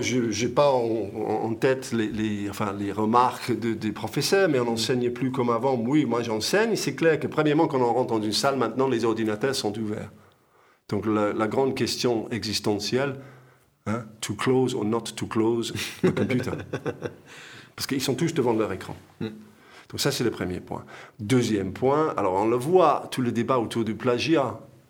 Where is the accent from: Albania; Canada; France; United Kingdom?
United Kingdom; England; Moi, donc, je suis d'Angleterre.